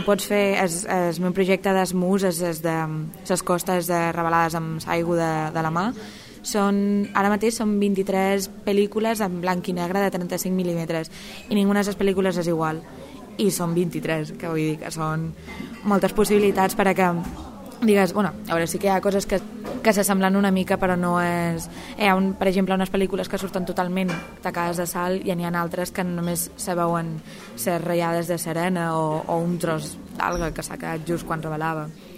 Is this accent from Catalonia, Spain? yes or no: no; Ibiza, Balearic Islands, Spain; born there; now in Valencia, Spain; sóc estudiant de fotografia. Duc a València pues, 4 anys, crec, bueno, quasi 5, i bueno, vaig néixer a Eivissa